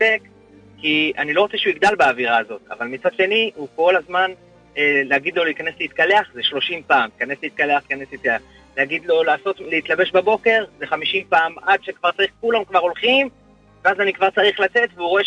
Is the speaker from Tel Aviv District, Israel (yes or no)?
yes; Bnei Brak, Tel Aviv District, Israel